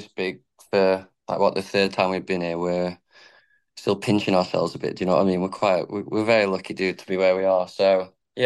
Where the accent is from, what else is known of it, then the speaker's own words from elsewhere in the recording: England, United Kingdom; It's as an English musician, the dream is to get out of England and play.